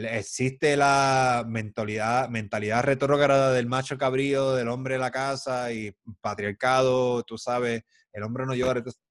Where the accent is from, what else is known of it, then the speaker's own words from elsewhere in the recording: Puerto Rico; Pero la realidad es que nosotros somos puertorriqueños